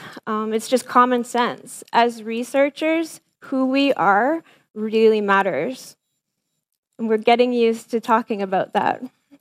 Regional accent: Ontario, Canada; I'm a kid from Southern Ontario. My family is of mixed settler descent, and I was a child of the 70s and 80s.

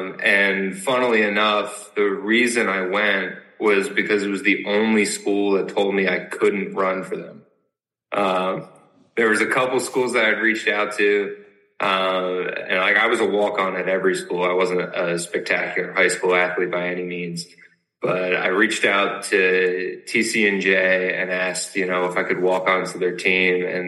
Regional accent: New Jersey, United States; moved away as an adult; also born or lived in Williamsburg, Virginia; So I grew up in New Jersey, went to high school out there and went to college out there, ran out there. And then I moved south down to Williamsburg, Virginia to get my graduate degrees.

